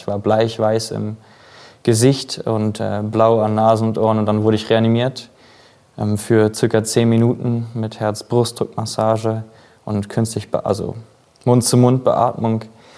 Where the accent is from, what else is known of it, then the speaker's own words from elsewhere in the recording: Hildesheim, Lower Saxony, Germany; in einem Schwimmbad in meiner Heimat in Hildesheim